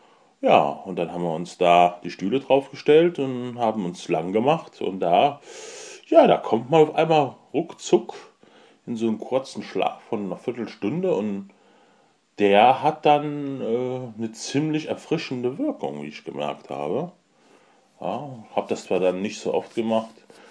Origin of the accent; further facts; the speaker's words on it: Trier, Rhineland-Palatinate, Germany; Und wir kommen ja hier aus der Trierer Ecke